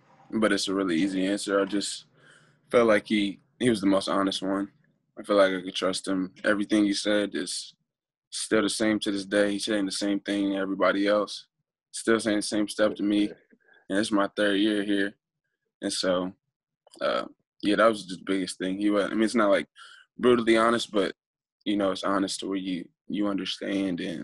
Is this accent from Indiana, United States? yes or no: yes; Indianapolis, Indiana, United States; Pretty much right in the city on northwest side in Pike.